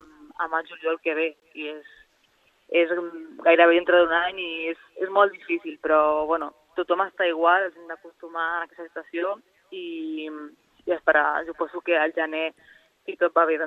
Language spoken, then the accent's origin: Catalan; Badalona, Catalonia, Spain; jo que soc de Badalona tinc el mur al costat de casa